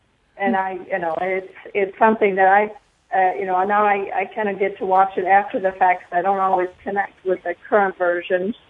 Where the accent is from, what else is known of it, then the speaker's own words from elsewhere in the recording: Sweden; moved away; I did not grow up in this country. I grew up in Sweden. And over there, this is going back to the 60s